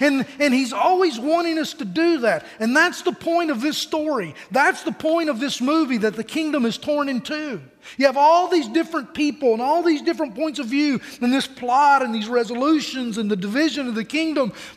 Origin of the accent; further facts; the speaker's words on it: Pennington Gap, Virginia, United States; I told him that I was from Southwest Virginia, a little place called Pennington Gap.